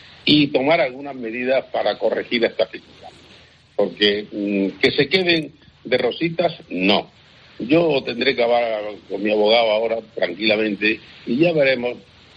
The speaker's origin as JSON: {"language": "Spanish", "town": "Granada", "region": "Andalusia", "country": "Spain", "said": "Todos los granadinos, incluido yo, porque soy granadino y pago mi impuesto en Granada"}